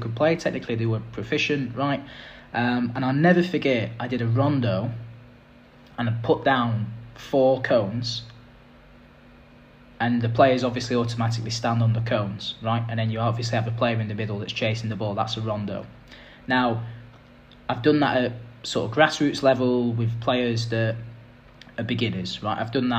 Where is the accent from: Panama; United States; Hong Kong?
Hong Kong; and I'm from Hong Kong